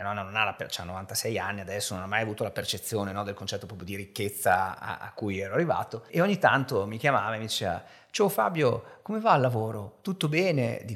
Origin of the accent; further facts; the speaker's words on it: Emilia-Romagna, Italy; essendo io romagnolo, c'è un po' la cultura del cibo pesante